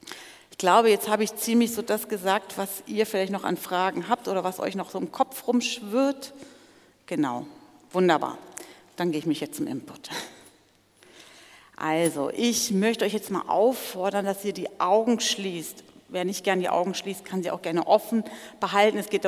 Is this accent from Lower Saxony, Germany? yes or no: yes; Celle, Lower Saxony, Germany; now in Switzerland; ich komme nicht aus der Schweiz ursprünglich, das stimmt. Ich komme aus Celle, das ist im Norden von Deutschland, aber ich lebe schon viel länger in der Schweiz als sonst wo.